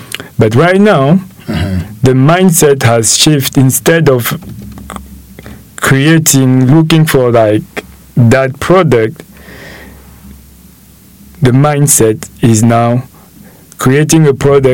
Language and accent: English; Gabon; also born or lived in Cameroon; Yeah, I'm from Cameroon, but I've lived in Gabon for the most part of my childhood and adolescence.